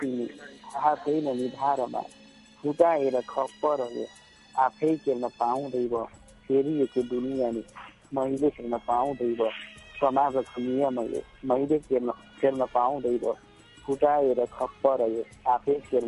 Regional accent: Rudrapur, Lumbini Province, Nepal; now in Doha, Qatar; Rudrapur Rupandehi.

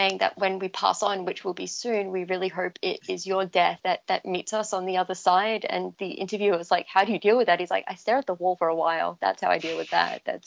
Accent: Australia; accent: Australian; How bad is my Australian accent?

